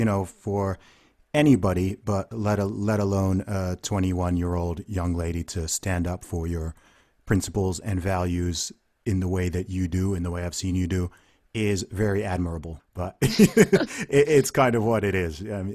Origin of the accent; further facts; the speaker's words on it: Nigeria; also born or lived in United Kingdom; So of course I'm a Nigerian and British guy. I am not a Black American.